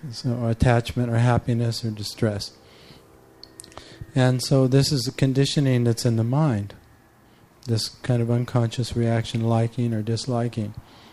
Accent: San Francisco, California, United States; yes, I grew up in San Francisco. That's who I am.

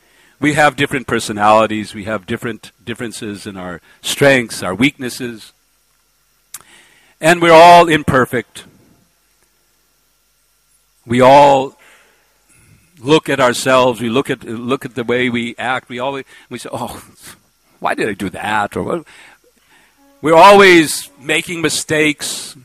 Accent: United States; So in Toronto, being an American, and there were some problems.

